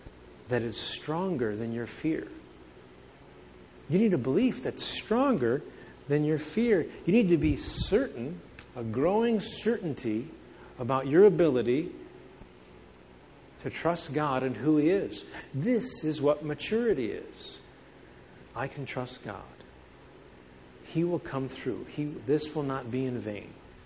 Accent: United States; I think of myself as an American. I think of myself as a person who's a resident of Illinois, DuPage County.

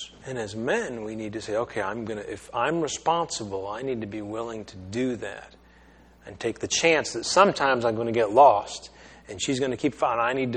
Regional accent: East Coast, United States; I'm from the East Coast, you know.

